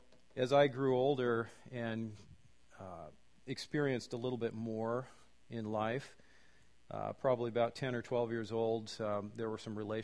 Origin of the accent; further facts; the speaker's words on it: Duvall, Washington, United States; and I'm from Duval, so there's kind of this culture clash a little bit.